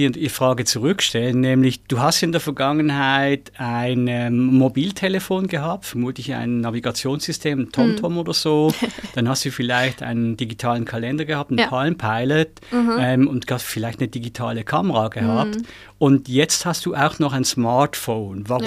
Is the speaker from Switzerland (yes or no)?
yes; Switzerland; Ich hoffe, man hört schon aus dem Akzent, wo ich herkomme. Darum für alle, die große Freude daran haben, grüezi miteinander aus der Schweiz.